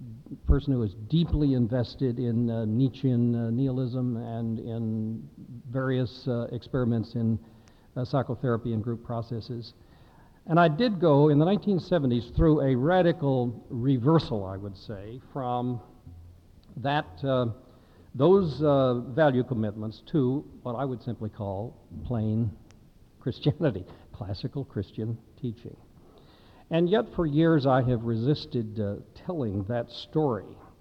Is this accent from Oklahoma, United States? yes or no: yes; Altus, Oklahoma, United States; now in Wake Forest, United States; It's much like the 8,000 population town that I grew up in Altus, Oklahoma, only 12 miles from the Texas border, just north of Vernon